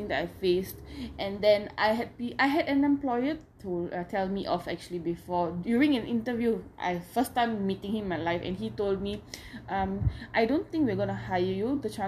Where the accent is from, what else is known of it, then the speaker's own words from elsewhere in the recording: Singapore; But in Singapore, to be very honest, as a Singaporean, this is the first job interview that I went for